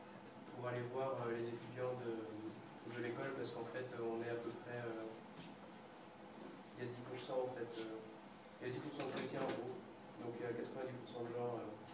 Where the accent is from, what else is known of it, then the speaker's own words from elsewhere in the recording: Lyon, Auvergne-Rhône-Alpes, France; je viens de Lyon, voilà.